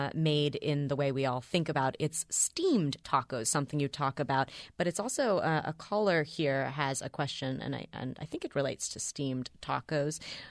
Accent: California, United States; Which reminds me, I grew up in California too, and I ate a lot of jicama growing up.

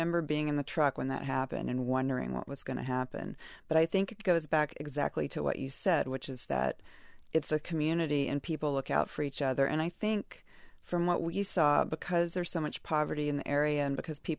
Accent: Alabama, United States; Like growing up in Alabama, you're used to hurricanes. You're used to natural disasters.

